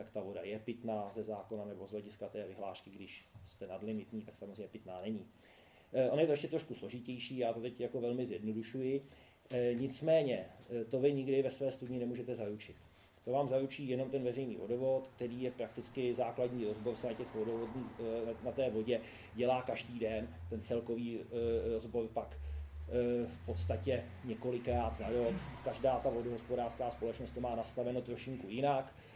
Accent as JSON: {"language": "Czech", "town": "Mníšek pod Brdy", "region": "Central Bohemian Region", "country": "Czechia", "said": "já jsem z Níčku pod Brdy"}